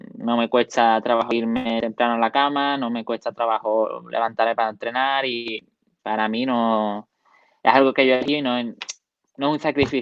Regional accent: Coín, Andalusia, Spain; eso fue una feria de mi pueblo aquí en Coín

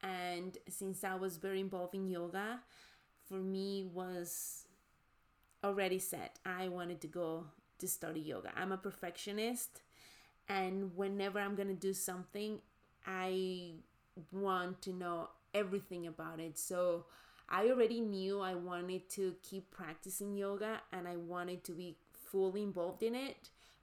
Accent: Mexico; moved away as an adult; now in San Francisco, United States; I was young, I had just moved to this country. My experience growing up in Mexico is very, very different to what most people have experienced in this country. So I was in my early 20s, living in San Francisco

